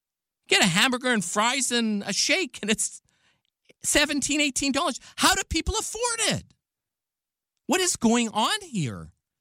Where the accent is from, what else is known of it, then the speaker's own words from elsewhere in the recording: Canada; I'm just some Canadian kid who's just trying to learn about the world